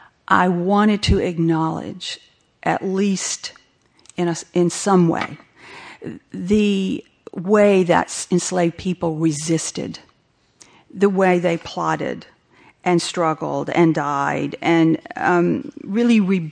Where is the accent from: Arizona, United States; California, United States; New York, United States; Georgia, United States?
Georgia, United States; I grew up in the South, in Georgia, in the 50s. I was a child in the 50s and came of age in the 60s there.